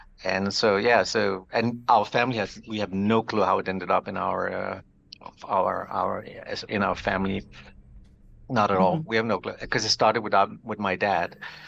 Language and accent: English; Denmark; But yeah, I'm from Denmark.